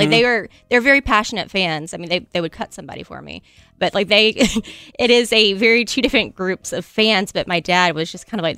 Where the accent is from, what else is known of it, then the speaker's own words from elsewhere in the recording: Alabama, United States; he's from Alabama, and I was born and raised in Alabama.